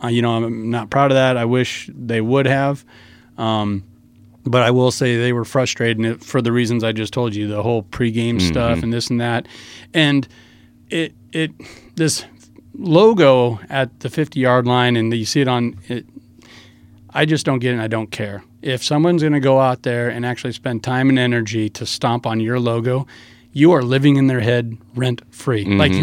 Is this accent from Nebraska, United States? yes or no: yes; Nebraska, United States; And I know I'm from Nebraska and I'm a diehard Nebraska fan, but get out of here with that.